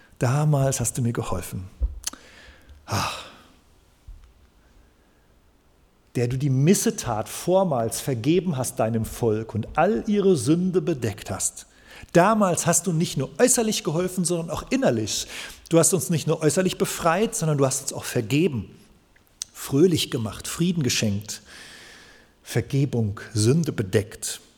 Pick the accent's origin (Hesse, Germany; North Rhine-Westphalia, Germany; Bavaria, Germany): North Rhine-Westphalia, Germany; Soest; ich komme ja aus Soest